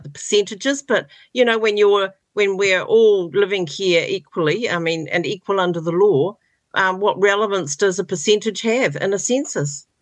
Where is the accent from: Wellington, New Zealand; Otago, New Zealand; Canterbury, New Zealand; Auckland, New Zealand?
Otago, New Zealand; Roxburgh; born there; now in North Island, New Zealand; I was born in Roxburgh, so I mean, I love the South Island, but here I am living in the North.